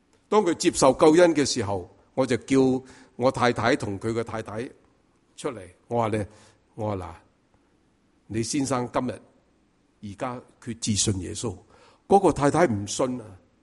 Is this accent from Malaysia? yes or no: no; China; 所以我哋中国人有一句咧